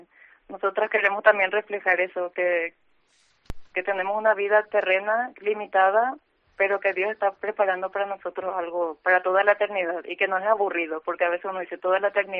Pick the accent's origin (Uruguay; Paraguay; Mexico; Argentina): Paraguay; now in Spain; No, soy de Paraguay, América del Sur.